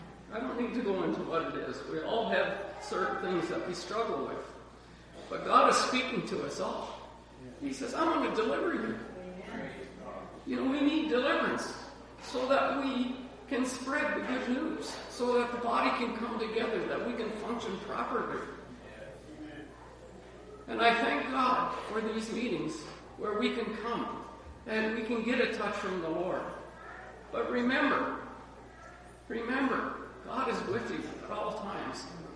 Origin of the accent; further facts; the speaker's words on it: Ontario, Canada; I came from a family of seven, and so I grew up in Ontario. Of course, it's a long ways from here.